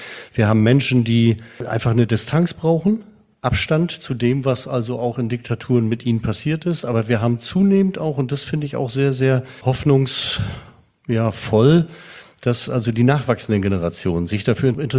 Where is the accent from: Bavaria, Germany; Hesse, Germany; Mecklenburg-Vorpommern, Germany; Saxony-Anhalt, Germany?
Mecklenburg-Vorpommern, Germany; Rostock; also born or lived in Stralsund; Jahrgang 1963, geboren in Stralsund, aufgewachsen die meiste Zeit seines Lebens in Rostock